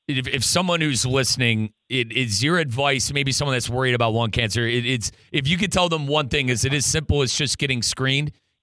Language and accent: English; Cleveland, Ohio, United States; I'm from the Northeast Ohio area, the Cleveland area.